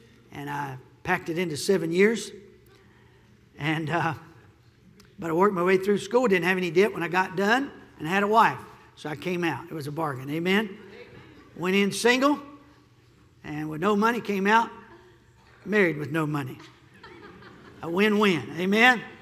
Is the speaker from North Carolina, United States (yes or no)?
yes; Hickory, North Carolina, United States; I grew up in Hickory, and lots of churches over there, a lot of Lutheran churches, a lot of Baptist churches, and I think it was only one Catholic church